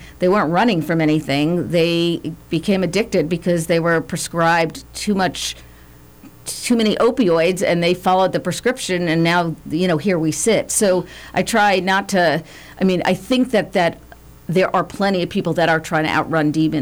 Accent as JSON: {"language": "English", "town": "New York City", "region": "New York", "country": "United States", "tie": "born or raised there", "said": "I grew up in New York City."}